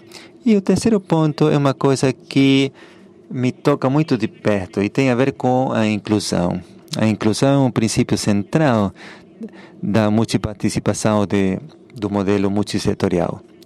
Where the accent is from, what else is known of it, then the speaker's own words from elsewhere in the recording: Beirut, Beirut Governorate, Lebanon; Eu cresci, me criei em Beirute, que onde existiam 18 facções que nos dividiam, né?